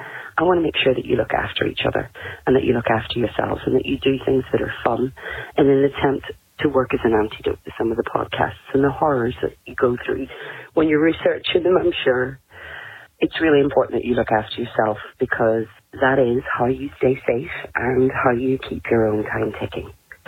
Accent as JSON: {"language": "English", "region": "Northern Ireland", "country": "United Kingdom", "moved": "yes", "lives_now": "Sydney, Australia", "said": "I am from Northern Ireland, but living in Sydney."}